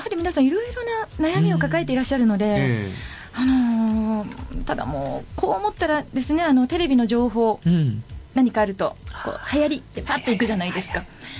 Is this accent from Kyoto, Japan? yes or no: no; Oita, Japan; 私大分出身だったもので、ちょっと実家に帰っている時にうわかっこいいなと思って